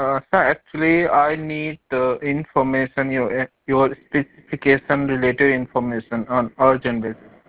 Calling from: India; Actually, I'm calling from India, from BIS Research.

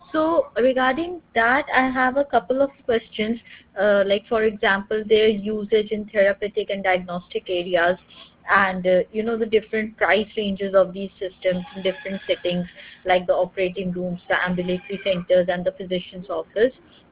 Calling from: India; I'm calling from India.

